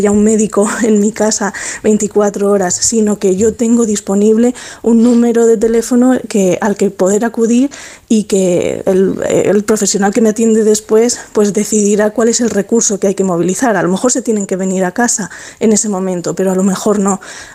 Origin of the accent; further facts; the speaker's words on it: Madrid, Community of Madrid, Spain; en nuestro caso somos de los privilegiados, somos de Madrid